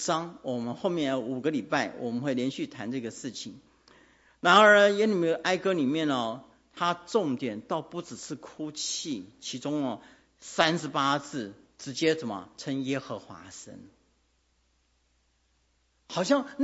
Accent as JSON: {"language": "Chinese", "country": "Taiwan", "tie": "born or raised there", "said": "其实我在想想，我的小时候，我小时候在那个眷村家庭，面对的都是上一代那个抗战过来的"}